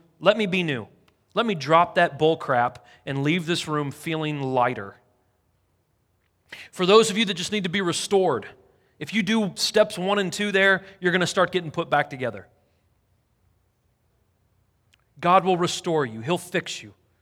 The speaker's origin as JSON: {"language": "English", "town": "Nashville", "region": "Tennessee", "country": "United States", "said": "And I'm like, hey, I'm from Nashville. Where are you from?"}